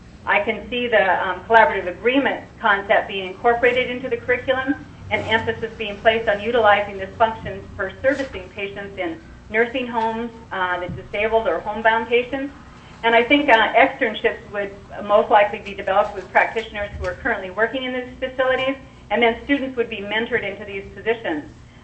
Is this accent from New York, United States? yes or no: no; Chugiak, Alaska, United States; I'm from Chudiak, Alaska.